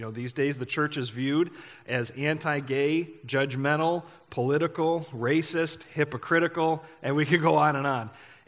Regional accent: Batavia, New York, United States; I hail from Batavia, New York. I'm a pastor there. Have been for 15 years.

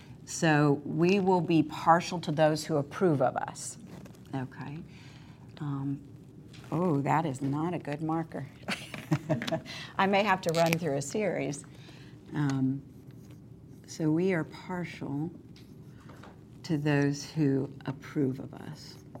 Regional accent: Illinois, United States; we're both originally from Illinois, and now I'm in Texas.

